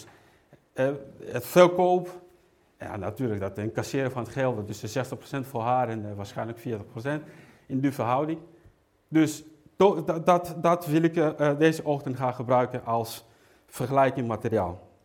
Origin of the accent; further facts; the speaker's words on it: Angola; ik kom uit Angola.